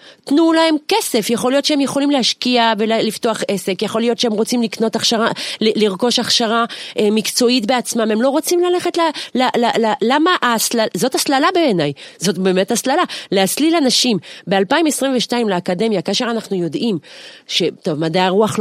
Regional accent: France; now in Israel; אנחנו יודעים פה במדינת ישראל, כי אני גדלתי בצרפת, שמה אתה לא מדבר עם המורים.

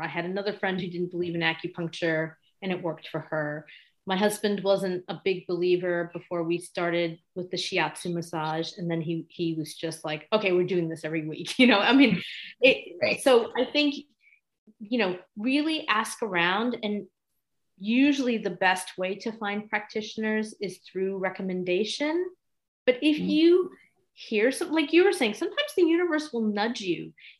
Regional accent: United States; He's English. I'm American. We met in Japan and we got married in India.

